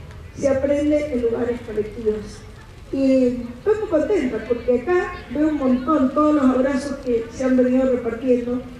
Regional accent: Mendoza, Argentina; de Mendoza, de muchos espacios

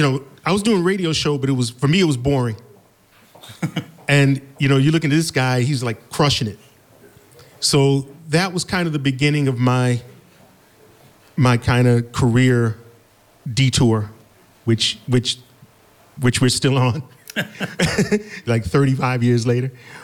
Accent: Detroit, Michigan, United States; when I was growing up in Detroit, you know, you're just fascinated with London.

